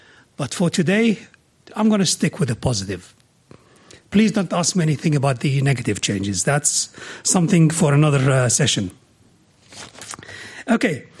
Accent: Jordan; As Jonathan said, I was born and raised in Jordan.

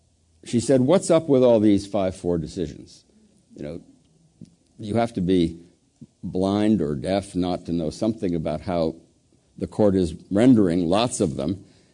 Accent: San Francisco, California, United States; I recognize a lot of people here in the audience, and I loved growing up in San Francisco. I miss it, and I'm glad to be back.

